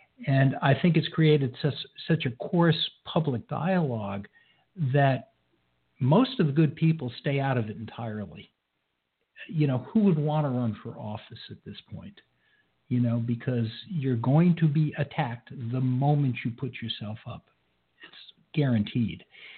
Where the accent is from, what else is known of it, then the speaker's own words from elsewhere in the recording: Scarsdale, New York, United States; I grew up in Scarsdale